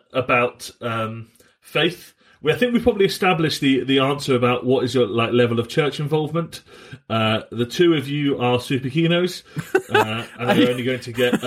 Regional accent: England, United Kingdom; I'm Church of England in the way that I'm English.

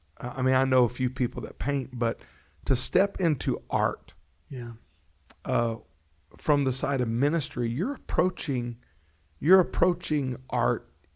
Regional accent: Louisiana, United States; Like, I remember I grew up in Louisiana.

